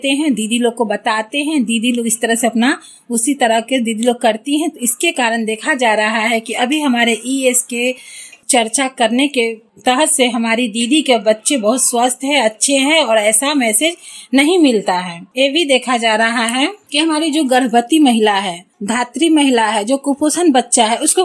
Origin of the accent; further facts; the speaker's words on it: Musahari, Bihar, India; मैं संगम जीविका संकुल स्तरीय महिला संघ की अध्यक्ष हूँ और मुसहरी प्रखंड की रहने वाली हूँ।